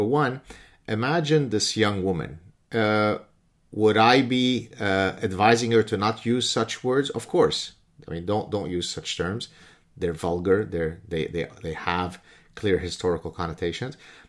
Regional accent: Lebanon; the victimhood that I went through growing up in Lebanon as a Lebanese Jew

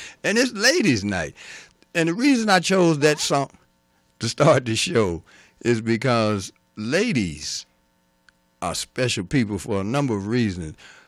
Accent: Murfreesboro, Tennessee, United States; And we grew up in Murfreesboro, Tennessee.

